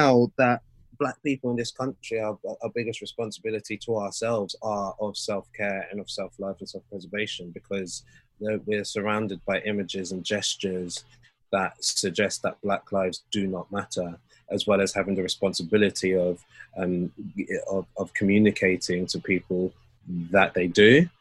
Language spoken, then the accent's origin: English; Walthamstow, London, United Kingdom; so I grew up in Walthamstow, which is in East London.